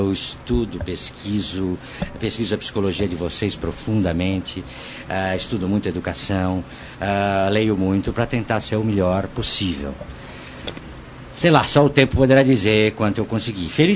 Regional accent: Santos, São Paulo, Brazil; a minha adolescência foi lá na Praia de Santos, com amigos maravilhosos

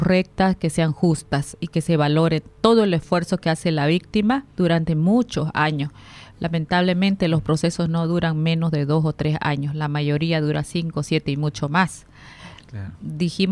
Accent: Santa Cruz, Bolivia; me ha dado esa experiencia y esa oportunidad de estar al lado de mi pueblo cruceño

